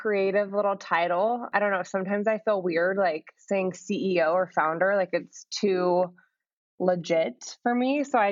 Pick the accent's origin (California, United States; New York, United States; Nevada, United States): Nevada, United States; Las Vegas; I was born and raised in Las Vegas.